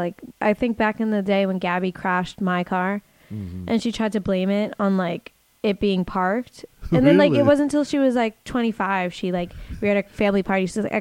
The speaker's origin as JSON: {"language": "English", "town": "Boston", "region": "Massachusetts", "country": "United States", "lives_now": "Los Angeles, United States", "said": "I am from Boston and it's a completely different, it's just a different vibe."}